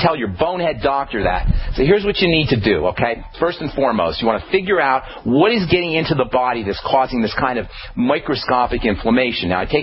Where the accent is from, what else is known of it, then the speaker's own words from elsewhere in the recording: Trenton, New Jersey, United States; You know, I'm from Trenton. I was raised in Trenton, New Jersey.